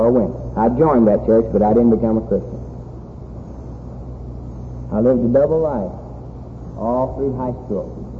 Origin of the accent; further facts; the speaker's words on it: Guthrie, Oklahoma, United States; born there; I was born in Guthrie, Oklahoma. I went to First Baptist Church now and then with my parents.